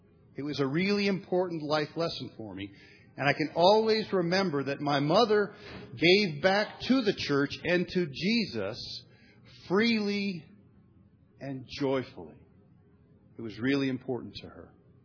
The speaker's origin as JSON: {"language": "English", "region": "Ohio", "country": "United States", "tie": "born or raised there", "said": "When I was a little guy growing up in Central Ohio, every Sunday morning my mom would cart me and my two sisters, and we'd go to St. Agnes Roman Catholic Church"}